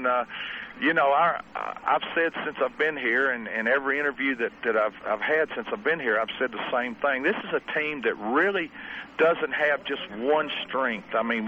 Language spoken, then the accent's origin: English; Nashville, Tennessee, United States; now in Gallatin, United States; I grew up in Nashville, and I live in Gallatin now